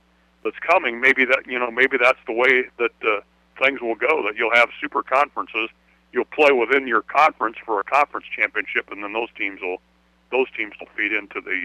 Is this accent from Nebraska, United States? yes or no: yes; Nebraska, United States; I grew up with that Nebraska, Oklahoma series, and that kind of defines college football for me.